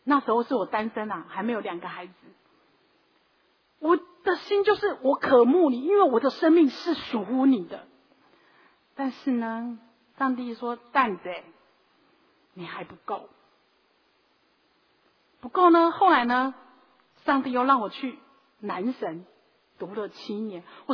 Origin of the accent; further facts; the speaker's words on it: Taiwan; 我们台湾人常常哦